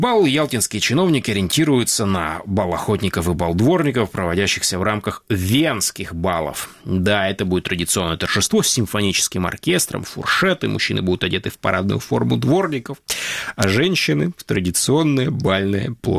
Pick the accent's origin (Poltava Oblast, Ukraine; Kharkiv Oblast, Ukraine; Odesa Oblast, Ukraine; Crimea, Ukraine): Crimea, Ukraine; Simferopol; я родом из Симферополя и имею что сказать по этой теме